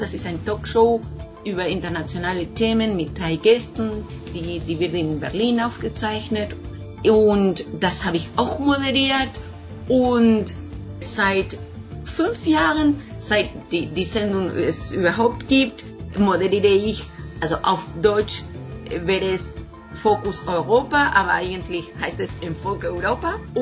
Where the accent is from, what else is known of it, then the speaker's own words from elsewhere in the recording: Buenos Aires, Argentina; first language Spanish; German is a second language; also ich bin Argentinierin, Porteña eigentlich, in Buenos Aires geboren. Und meine Muttersprache ist Spanisch.